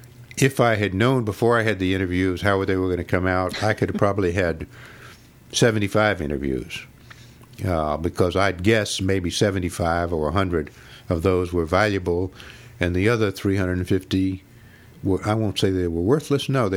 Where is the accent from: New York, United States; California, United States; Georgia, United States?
Georgia, United States; Atlanta; I grew up in Atlanta